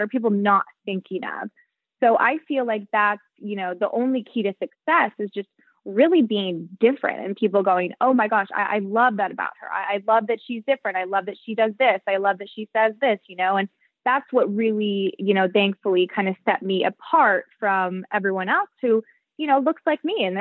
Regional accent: Dallas, Texas, United States; So originally I went, I'm originally from Dallas, Texas. I went to school for theater right after high school.

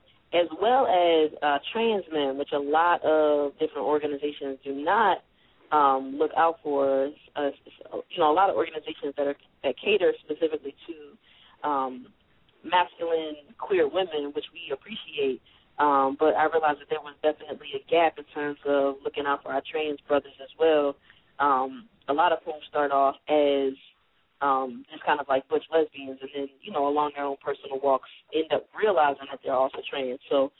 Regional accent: Baltimore, Maryland, United States; I'm from Baltimore, born and raised.

